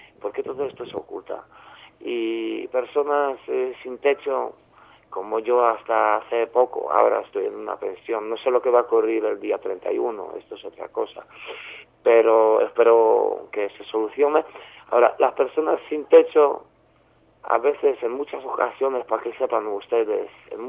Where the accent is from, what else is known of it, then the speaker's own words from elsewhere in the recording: Poland; now in Spain; Soy de Polonia.